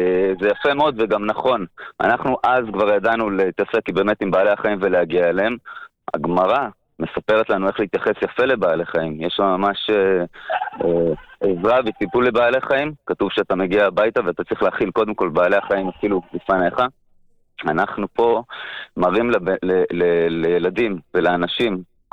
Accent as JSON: {"language": "Hebrew", "town": "Haifa", "region": "Haifa District", "country": "Israel", "also_born_or_lived": "Tel Aviv", "moved": "as an adult", "lives_now": "Golan Heights", "said": "אני עברתי לגולן באוקטובר 2014 לאחר מבצע צוק איתן, מתל אביב, אני חיפאי במקור, קריאתי, אבל עברתי אחרי הרבה שנים בעיר"}